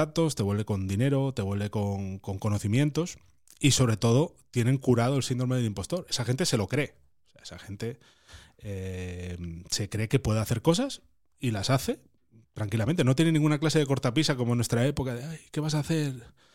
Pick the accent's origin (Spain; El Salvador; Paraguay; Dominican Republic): Spain; Asturias; moved away; Pero yo hice, viví como mis abuelos. Yo me fui fuera de Asturias y en vez de irme a Suiza, pues me fui a Madrid a Palma